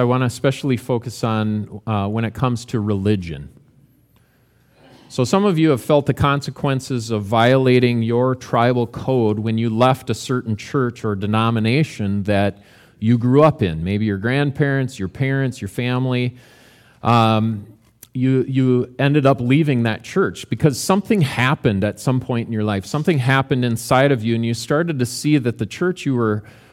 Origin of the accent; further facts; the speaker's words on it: Minnesota, United States; So I was born in Minnesota … There were no girls in my family, just five boys. Grew up out in the country. It used to be my great-grandpa's farm.